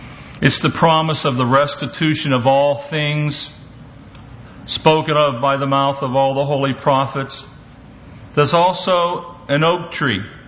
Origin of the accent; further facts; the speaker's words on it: Pennsylvania, United States; as I grew up in the Pocono Mountain area of Pennsylvania for many years, we had an orchard nearby that was about 800 acres